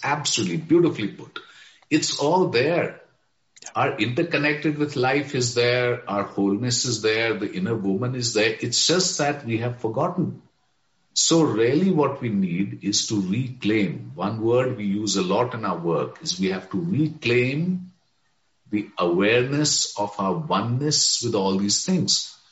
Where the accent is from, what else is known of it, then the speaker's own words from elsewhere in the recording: Jammu and Kashmir, India; born there; English is a second language; It wasn't really. I was born in Kashmir, but we grew up with English.